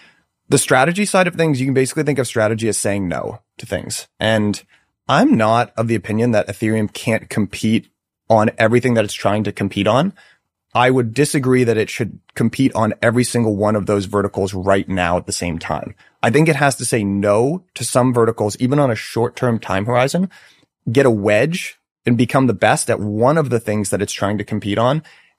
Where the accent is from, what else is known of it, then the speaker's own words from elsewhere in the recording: United States; I love America. I grew up in America.